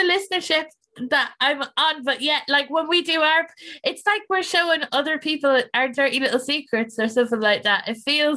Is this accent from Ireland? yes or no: yes; Ireland; because I'm Irish and friends Scottish and we do a lot of our stuff is like local references